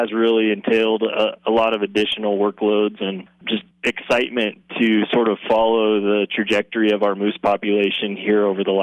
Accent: Imbler, Oregon, United States; So I grew up in Northeast Oregon, a little community called Imbler, which is in Union County.

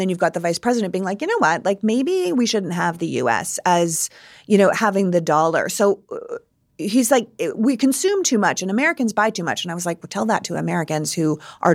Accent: Canada; I am Canadian, but he's doing a great job.

